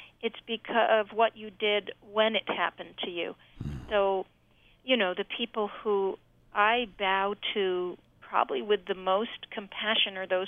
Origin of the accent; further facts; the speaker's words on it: New York, United States; since I'm a New Yorker